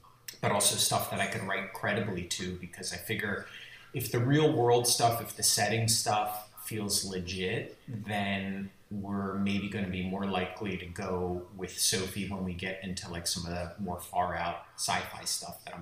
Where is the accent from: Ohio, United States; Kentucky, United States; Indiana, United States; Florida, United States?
Florida, United States; Miami; it's set in Miami, which is my hometown.